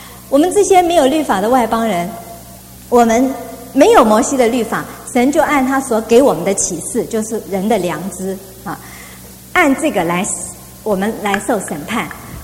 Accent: China; 我们中国人常说，我这一辈子凭良心做事，为什么我有罪？

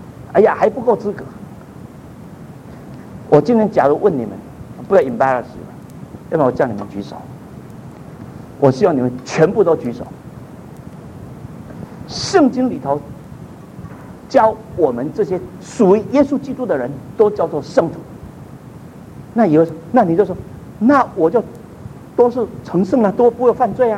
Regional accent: Taiwan; 我是从台湾来的

